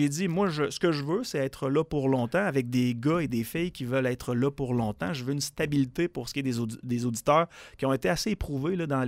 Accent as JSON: {"language": "French", "town": "Quebec City", "region": "Quebec", "country": "Canada", "tie": "born there", "said": "Je suis né à Québec."}